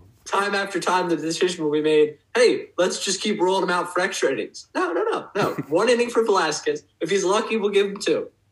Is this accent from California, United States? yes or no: no; Oaks, Pennsylvania, United States; big discussion about my hometown because my address is Collegeville, but I'm technically in the Oaks area. Like technically I'm considered Oaks.